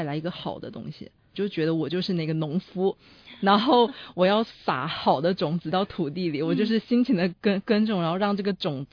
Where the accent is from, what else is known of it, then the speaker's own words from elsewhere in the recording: Taiwan; now in China; 后来是我们台湾那边偶像剧不是很发达吗？曾经一段时间很发达